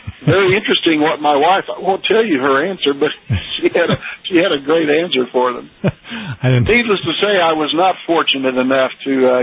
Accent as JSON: {"language": "English", "country": "United States", "said": "It makes you really, really appreciate being an American, living in this country."}